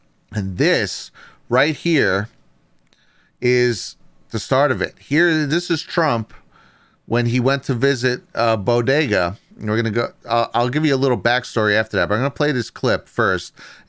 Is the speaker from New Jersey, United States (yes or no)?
yes; New Jersey, United States; also born or lived in New York City; I'm born in New York City. I was raised on the Jersey Shore. I am a New York City construction worker, okay?